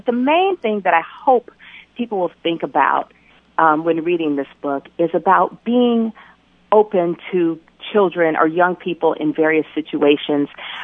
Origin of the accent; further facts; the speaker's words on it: Atlanta, Georgia, United States; So growing up in Atlanta, that story, the story of the civil rights movement is always in the air.